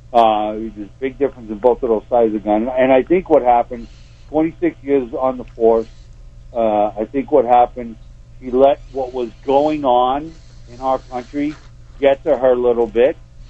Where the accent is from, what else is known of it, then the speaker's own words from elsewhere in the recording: New York, United States; now in Las Vegas, United States; Christmas hasn't been the same for me ever since I moved out here from New York, and that's going on like 28 years.